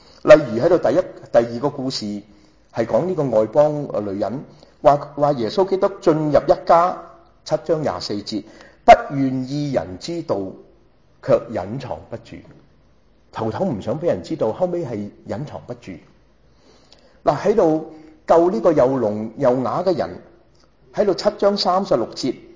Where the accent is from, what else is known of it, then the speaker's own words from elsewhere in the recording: China; 不理你是不是犹太人定是希利尼人定是甚至我们中国人